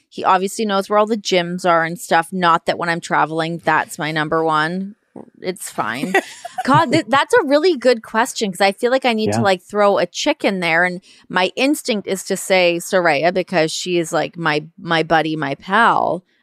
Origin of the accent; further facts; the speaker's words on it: Toronto, Ontario, Canada; we're obviously both from Toronto